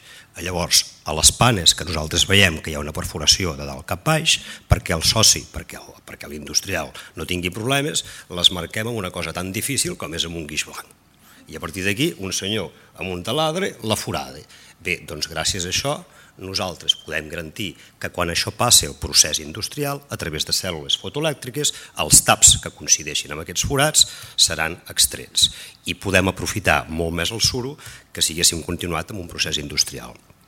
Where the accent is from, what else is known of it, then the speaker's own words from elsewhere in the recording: Solsona, Catalonia, Spain; jo soc de Solsona, fins que no em vaig desplaçar professionalment a Santa Coloma